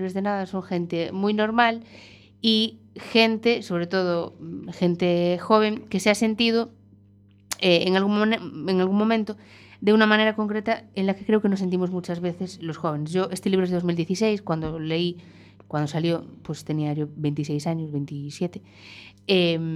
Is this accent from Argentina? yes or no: no; Mondoñedo, Galicia, Spain; el pueblo gallego es Mondoñedo, entonces es mi tierra, es la Mariña.